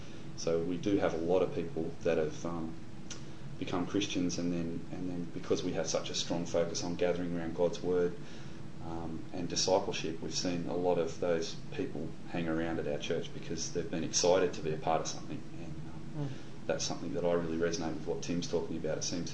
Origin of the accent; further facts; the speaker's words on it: New South Wales, Australia; my shire, well, not my shire, but back in the shire. Sutherland Shire. But I grew up in Kirrawee High School